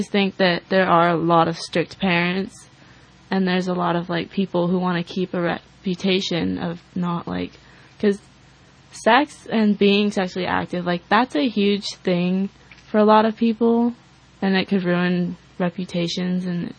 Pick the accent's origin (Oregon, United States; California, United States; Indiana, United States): California, United States; Laytonville; Well, I feel like we live in a small town since mm-hmm. we're from Laytonville, and everyone's really close since we live in such a small community, and it's really tight.